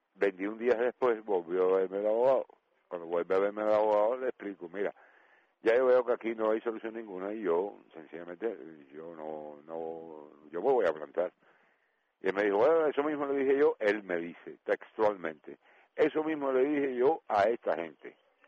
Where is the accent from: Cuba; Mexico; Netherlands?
Cuba; Havana; moved away; Yo soy de La Habana, y llevo casi 20 años aquí